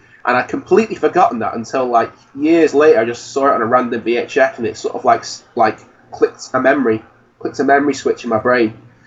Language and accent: English; Stockport, North West England, United Kingdom; I grew up in Stockport, so most of the people, Stockport's sort of seen as Man City territory now